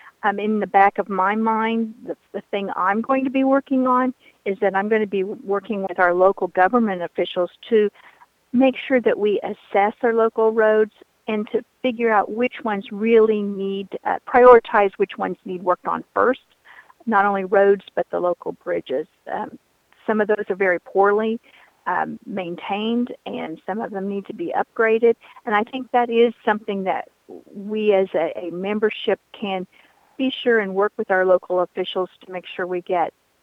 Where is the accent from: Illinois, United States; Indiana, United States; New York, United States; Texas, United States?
Indiana, United States; I'm from Shelby County, Indiana, which is just south of Indianapolis.